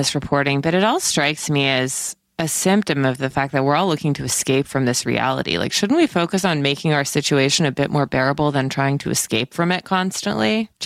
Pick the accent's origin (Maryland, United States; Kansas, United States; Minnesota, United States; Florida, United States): Kansas, United States; which is what we saw in my home state of Kansas.